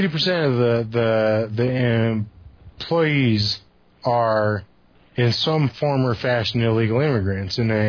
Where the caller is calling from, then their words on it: Denver, Colorado, United States; moved away; I live in South Central Kansas. I'm originally from Denver, Colorado. I actually left Denver, Colorado back in August of 08